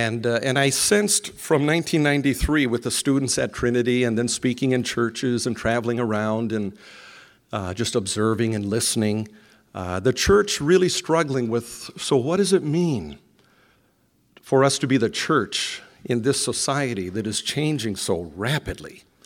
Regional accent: Japan; So I was born in Japan. My parents were missionaries. And we lived way up in the northern part of Japan.

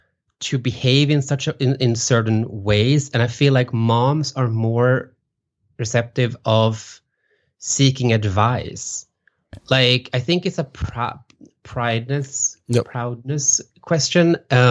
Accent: Västra Götaland, Sweden; English is a second language; I'm from the West Coast, close to Gothenburg.

